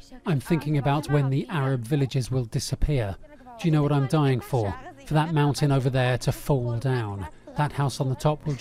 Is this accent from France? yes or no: yes; France; moved away; I am an immigrant. I came from France. I grew up in a much more open environment.